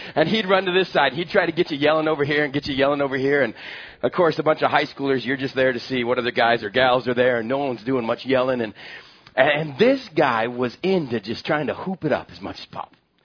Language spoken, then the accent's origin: English; El Paso, Texas, United States; I've mentioned before about growing up in West Texas, and just especially for a boy, I thought it was the absolute best place to grow up.